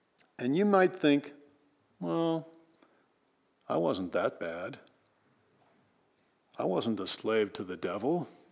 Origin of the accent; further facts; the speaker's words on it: Iowa, United States; Kasha is from Poland. I'm from Iowa.